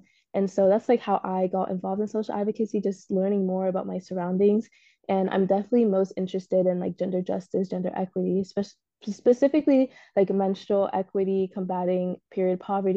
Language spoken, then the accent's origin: English; Ghana; because I am from Ghana. So like, you know, in Africa as a whole, sub-Saharan specifically